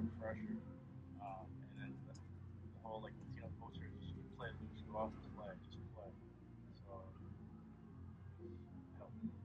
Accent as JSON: {"language": "English", "region": "Scotland", "country": "United Kingdom", "tie": "born or raised there", "also_born_or_lived": "Venezuela", "said": "So growing up in Scotland, even though I had 6 years without playing, no exposure to baseball with any kids my age"}